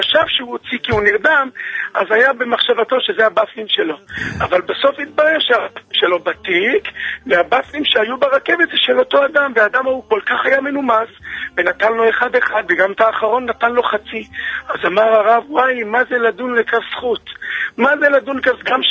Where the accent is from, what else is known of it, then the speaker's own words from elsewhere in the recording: Jerusalem, Jerusalem District, Israel; אני ירושלמי